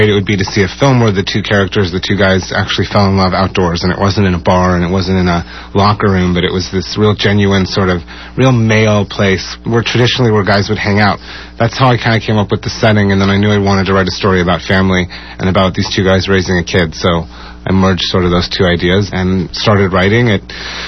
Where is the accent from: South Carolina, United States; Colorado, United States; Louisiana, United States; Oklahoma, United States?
Colorado, United States; Where I grew up in Colorado, I was up by a lake in the mountains.